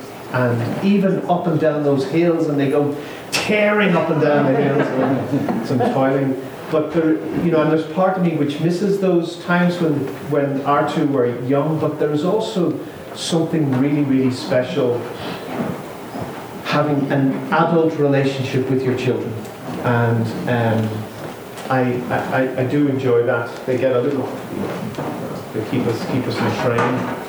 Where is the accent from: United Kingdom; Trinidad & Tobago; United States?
United Kingdom; Northern Ireland; I'm from Northern Ireland, where I worked for almost 30 years now in peace and reconciliation work in Northern Ireland